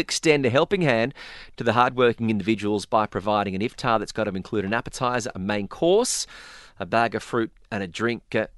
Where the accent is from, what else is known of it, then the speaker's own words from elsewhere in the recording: Sydney, New South Wales, Australia; now in Dubai, United Arab Emirates; growing up in Sydney